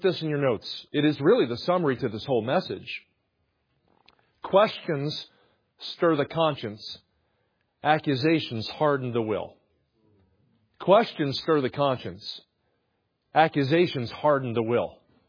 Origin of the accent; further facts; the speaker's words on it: New Jersey, United States; I grew up near Philly, South Jersey. So our brother from New Jersey, how you doing? And if Wawa means anything to you, you know where I grew up.